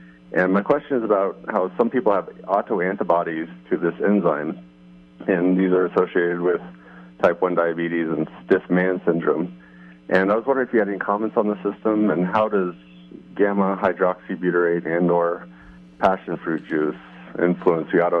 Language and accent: English; Arizona, United States; Hi, I'm from Arizona.